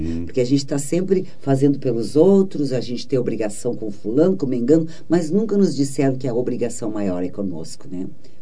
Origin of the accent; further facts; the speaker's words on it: Rio Grande do Sul, Brazil; Posso nascer em outro lugar depois, mas agora, sendo gaúcha, eu não posso, não poderia desprestigiar aquele ambiente que me ofereceu palco